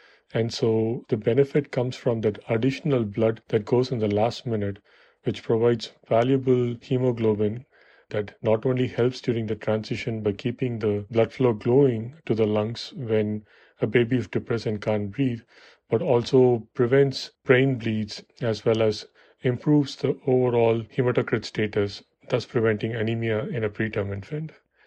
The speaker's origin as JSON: {"language": "English", "town": "Chennai", "region": "Tamil Nadu", "country": "India", "tie": "born or raised there", "moved": "as an adult", "lives_now": "United States", "said": "I was born and raised in Chennai. I did my medical school back in the southern part of India and transitioned to the United States to pursue a residency in pediatrics"}